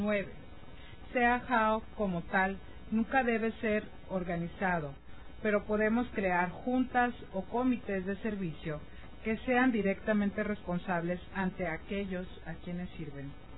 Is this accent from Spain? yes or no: no; Puerto Peñasco, Sonora, Mexico; Los conocí allá en mi pueblo, en Puerto Peñasco, Sonora, en México.